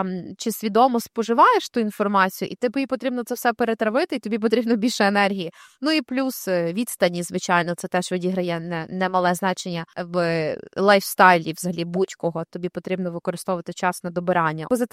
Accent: Lviv, Lviv Oblast, Ukraine; в мене був такий місячний досвід життя в Києві, тому що я сама зі Львова.

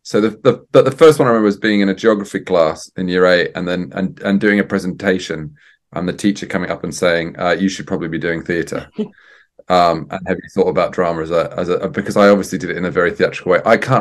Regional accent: Australia; I'm Australian as well.

